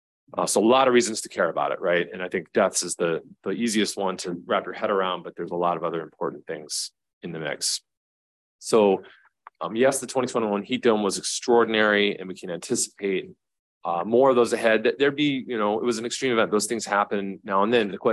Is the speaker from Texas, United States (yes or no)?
yes; Houston, Texas, United States; I grew up in Houston, Texas, right? I don't like going back to visit in the summer, but people live there year-round.